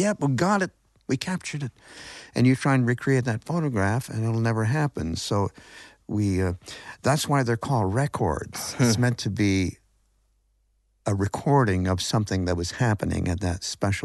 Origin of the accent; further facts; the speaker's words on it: Ontario, Canada; about the native community near where I grew up on the Grand River